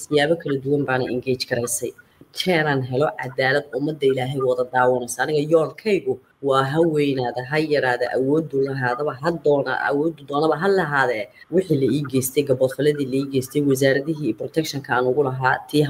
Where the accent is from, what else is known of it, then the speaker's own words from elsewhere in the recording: Geneva, Switzerland; waxaan ahay gabar Soomaaliyeed, waxaan ahay hooyo, waxaan ahay dhalinyaradii dibadda ku soo kortay. Waxaan ku soo koray magaalada Geneva